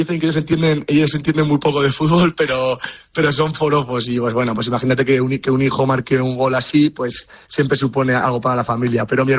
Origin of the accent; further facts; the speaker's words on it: Navarre, Spain; lo que busco es la felicidad y soy navarro